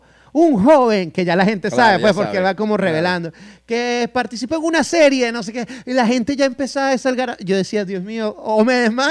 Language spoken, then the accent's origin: Spanish; Venezuela; Vengo de regresar de Venezuela, después de, no sé, casi 4 años